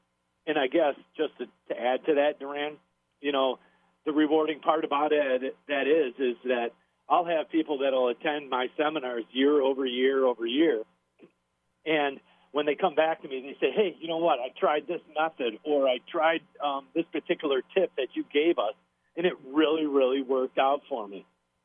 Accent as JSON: {"language": "English", "town": "Algonac", "region": "Michigan", "country": "United States", "tie": "born or raised there", "said": "I'm back in my hometown of Algonac."}